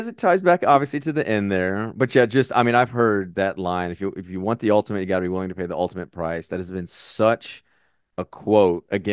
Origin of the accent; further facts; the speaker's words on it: Hawaii, United States; born there; Oh, never. Oh, because I was born in Hawaii?